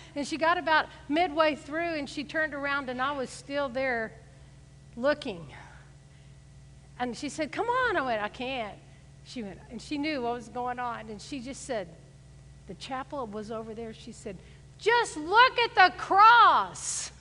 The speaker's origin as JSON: {"language": "English", "region": "Gulf Coast", "country": "United States", "tie": "born or raised there", "said": "So growing up on the Gulf Coast, all my family would be like, going across the pier way out into the water, they'd go"}